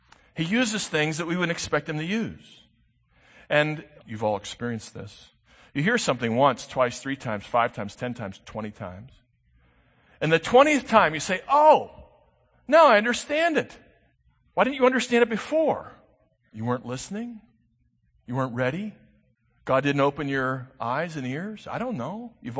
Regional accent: United States; I stand up and say, look, I'm just an American.

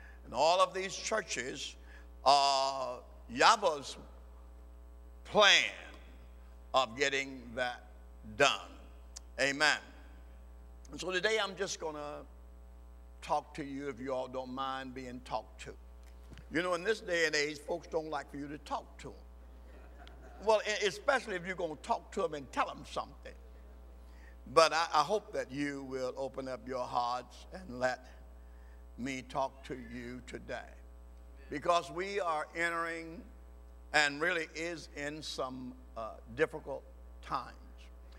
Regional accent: Mississippi, United States; we've just gotten back from a trip to Mississippi, my home state. I was born in the state of Mississippi

